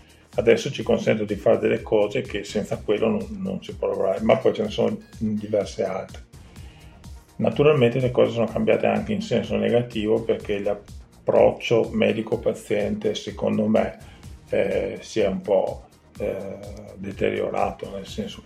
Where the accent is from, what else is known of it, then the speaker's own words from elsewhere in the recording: Verona, Veneto, Italy; now in Belluno, Italy; Sono veronese di origine e bellunese di adozione.